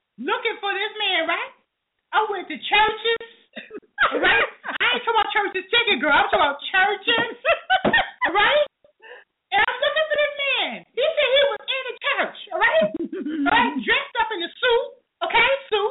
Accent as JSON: {"language": "English", "town": "Brooklyn", "region": "New York", "country": "United States", "said": "I'm from Brooklyn."}